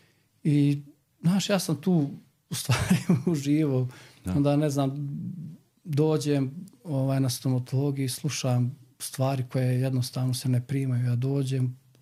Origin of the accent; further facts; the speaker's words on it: Berovo, North Macedonia; ja sam živio sa Nenom Rahmetli. Nisam živio sa roditeljima, oni su bili u Sandžaku, ja sam u Berovu, ja i mlađi brat.